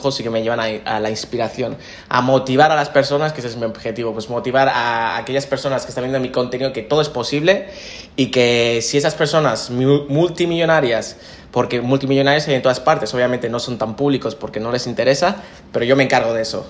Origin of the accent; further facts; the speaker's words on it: Spain; soy básicamente español, emprendedor de 28 años a día de hoy.